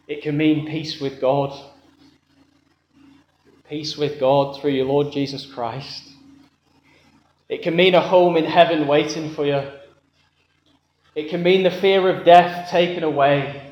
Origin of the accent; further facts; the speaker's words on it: Preston, North West England, United Kingdom; now in Birmingham, United Kingdom; I have to correct him, I'm from Preston, but I live in Birmingham.